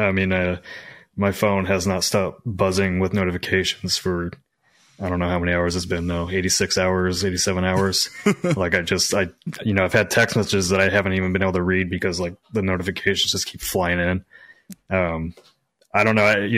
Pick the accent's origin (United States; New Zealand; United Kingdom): United States; Midwest; Like, I came from the Midwest. Like, I didn't have connections in the games industry.